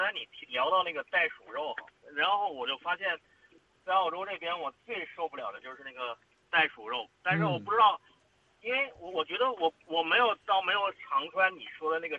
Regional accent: Beijing, China; 我因为我是来自北京的嘛

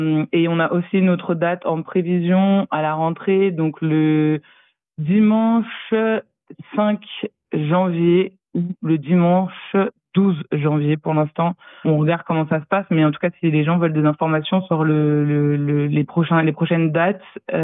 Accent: France; now in Sydney, Australia; On est à Sydney, on est français

